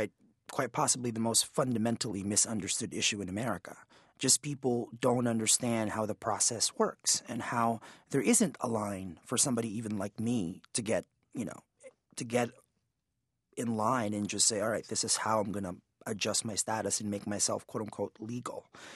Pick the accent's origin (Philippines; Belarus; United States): Philippines; I'm from the Philippines. This is not a purely Hispanic Latino issue.